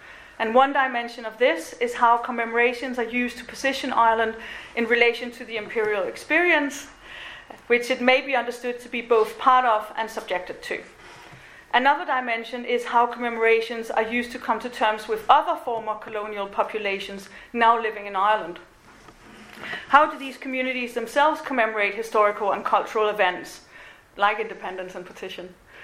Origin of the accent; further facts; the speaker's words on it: Denmark; accent: Danish; English is a second language; So the accent you're hearing is a Danish accent. My father was Irish, but I grew up in Denmark without him.